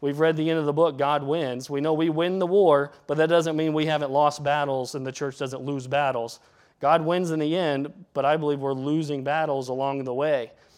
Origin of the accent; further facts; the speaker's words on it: Wilmington, United States; As growing up in Wilmington, he was Pastor Max, one of his best friends, so we had him all the time.